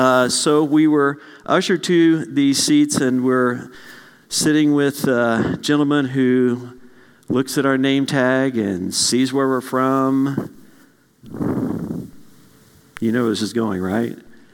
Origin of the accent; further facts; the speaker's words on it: Kansas, United States; He looks down at our name tags and notices we're from Kansas. And he finds out we're just north of Wichita, about 30 minutes.